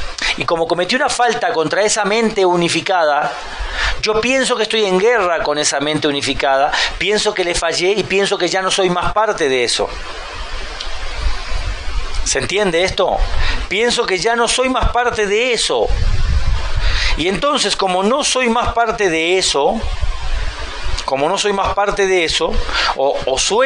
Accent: Mexico; el país donde nací. Por eso las tradiciones tienen tanta fuerza, ¿no? Somos mexicanos

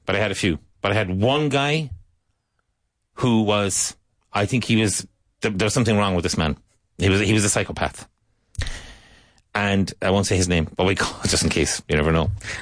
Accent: Ireland; Where are you from? I said, we're Irish.

